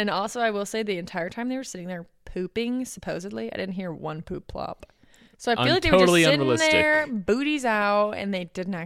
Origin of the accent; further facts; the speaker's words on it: United States; at least being American growing up, I never saw a lot of movies, nor did I ever learn much about the German side of the world